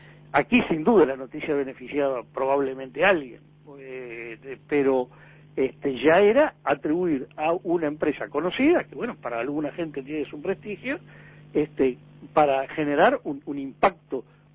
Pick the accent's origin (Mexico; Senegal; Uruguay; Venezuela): Uruguay; somos los uruguayos.